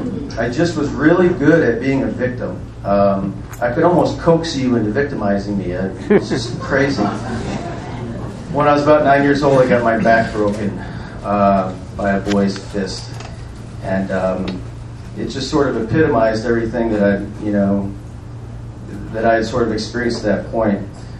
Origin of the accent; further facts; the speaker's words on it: St. Louis, Missouri, United States; I was born in St. Louis, Missouri. Born and raised there to a single mom who was very, very stressed and drank a lot and had one brother.